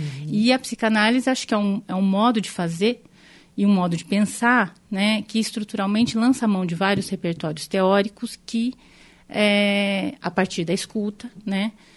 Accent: Tupã, São Paulo, Brazil; esse eu vi quando ainda morava em Tupã, que é a cidade onde eu nasci. Que é uma cidadezinha que não tinha cinema.

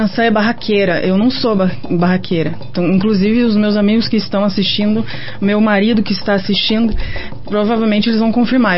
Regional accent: Curitiba, Paraná, Brazil; Sou curitibana, com um coração soteropolitano, que eu amo Salvador, mas moro aqui...

